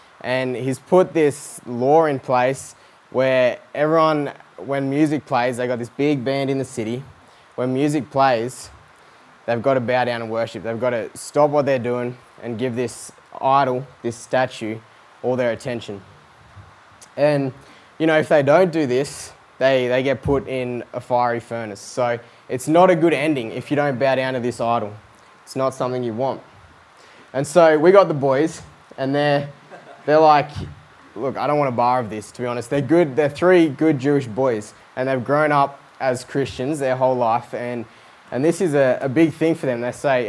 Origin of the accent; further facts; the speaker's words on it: Australia; because I'm Australian and I like shortening things